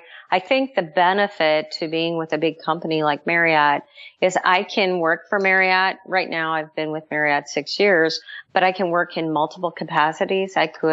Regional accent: St. Paul, Minnesota, United States; I'm actually from St. Paul, Minnesota. That's where my roots were.

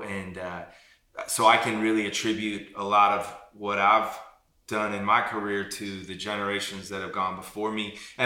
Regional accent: Midwest, United States; No, I grew up in the Midwest, and so it was baseball, basketball, and football.

